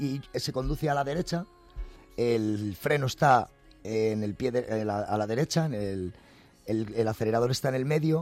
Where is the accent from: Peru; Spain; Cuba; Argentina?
Spain; Colmenarejo, Community of Madrid; somos de Colmenarejo, un pueblo muy señalado